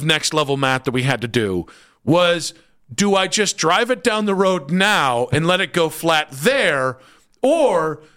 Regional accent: Wadsworth, United States; because I grew up in Wadsworth, I knew of their reputation

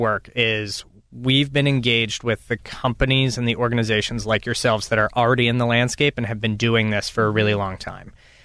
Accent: Pittsburgh, Pennsylvania, United States; I am. I grew up in the South Hills.

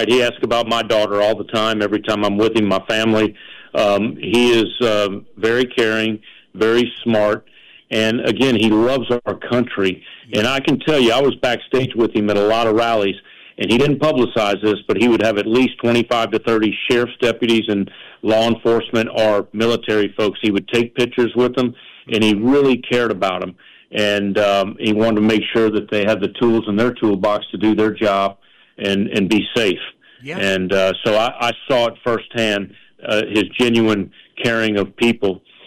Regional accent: Louisiana, United States; You know, an example I use a lot, I'm originally from Louisiana

